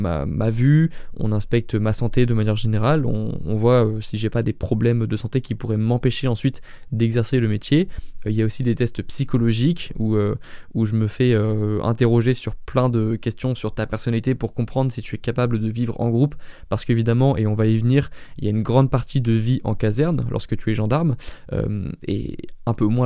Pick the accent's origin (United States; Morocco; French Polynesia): French Polynesia; Tahiti; moved away as an adult; now in France; j'ai 17 ans et demi, c'est à Tahiti, hein, toujours, j'ai rejoint la France seulement en L2 lorsque je suis arrivé à l'université de Caen.